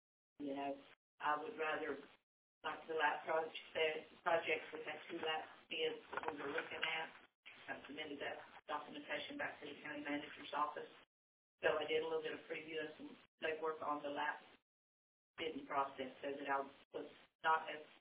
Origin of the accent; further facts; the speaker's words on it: Florida, United States; I'm a lifelong resident in Dixie. We're all from Dixie, have been many generations. My heart's always been here. Went to school here.